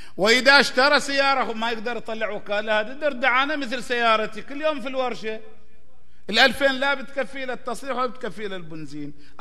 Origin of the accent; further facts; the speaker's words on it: Saudi Arabia; أنواع ملل العالم كلها موجودة عندنا في السعودية